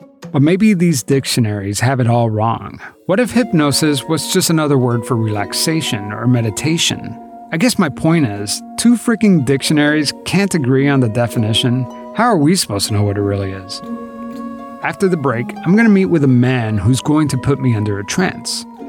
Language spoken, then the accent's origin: English; Miami, Florida, United States; I grew up in Miami, but I would want to wear long sleeves all the time.